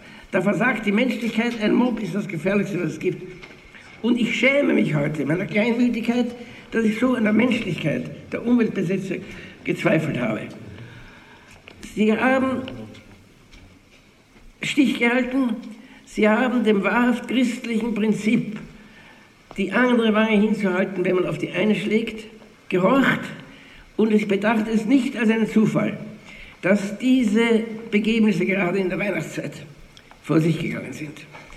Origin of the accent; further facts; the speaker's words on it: Austria; dass ich nie in meinem Leben so stolz gewesen bin, ein Österreicher zu sein, wie in diesem Augenblick.